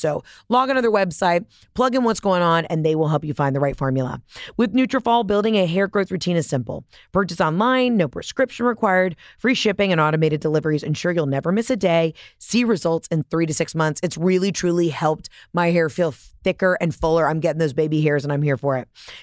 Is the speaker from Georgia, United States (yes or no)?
yes; Atlanta, Georgia, United States; I'm from Atlanta, okay? So I can do what I need to do.